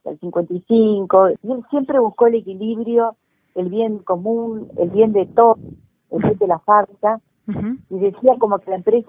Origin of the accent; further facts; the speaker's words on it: Corning, New York, United States; born there; Tuvo un año en Estados Unidos en una fábrica de vidrio donde yo nací, en Corning